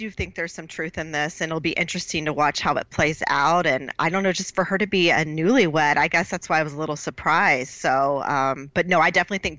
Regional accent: Texas, United States; Born and raised here.

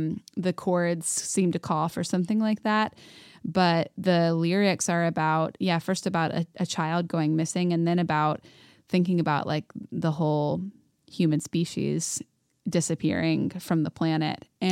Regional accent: Chapel Hill, North Carolina, United States; especially because we're all from Chapel Hill.

